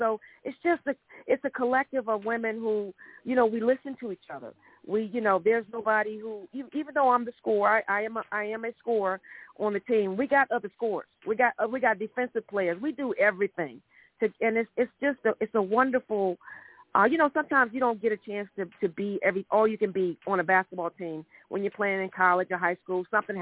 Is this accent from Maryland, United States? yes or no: no; Washington, District of Columbia, United States; I am from Washington, D.C., born and raised.